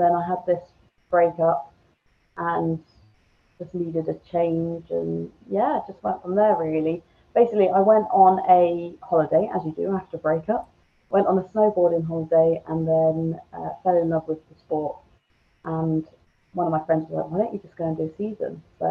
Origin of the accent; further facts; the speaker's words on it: England, United Kingdom; now in Austria; I come from the UK. I come from England.